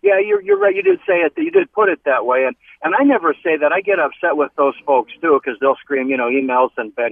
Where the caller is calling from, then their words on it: Phelan, California, United States; That's in California. It's heading west out of Victorville towards Palmdale. It's a little community.